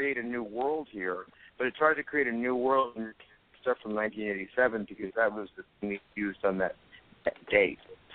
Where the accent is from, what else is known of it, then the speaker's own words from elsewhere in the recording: Hollywood, California, United States; But I grew up in Hollywood, and I learned the other part of it, which was a lot of my friends were famous, and I have a kind of an in with that.